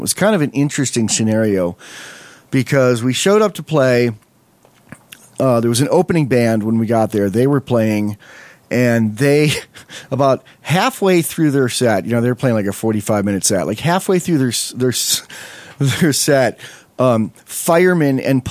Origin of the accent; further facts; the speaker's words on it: Westfield, New York, United States; also born or lived in Fredonia, New York; The other times I got paid not to play, one was in like almost my hometown, Fredonia, New York. It's one town over from Westfield, New York, where I grew up.